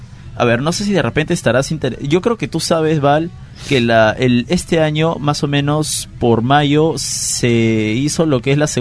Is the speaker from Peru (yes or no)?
yes; Peru; nos identifican a todos como peruanos